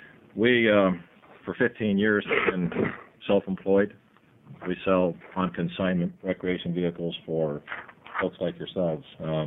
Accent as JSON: {"language": "English", "town": "Winston", "region": "Oregon", "country": "United States", "said": "I'm from Winston, which is a little bit south of Roseburg, for those of you that don't know."}